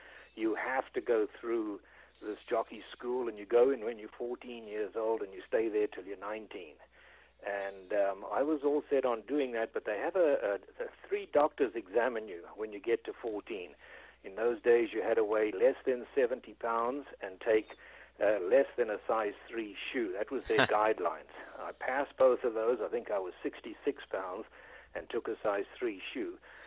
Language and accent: English; KwaZulu-Natal, South Africa; I lived in a province of the state called Natal, N-A-T-A-L